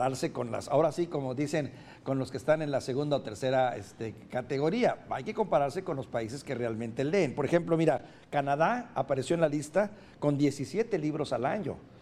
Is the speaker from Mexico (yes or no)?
yes; Mexico; porque se reflejaría en muchas de las decisiones que tomamos como mexicanos.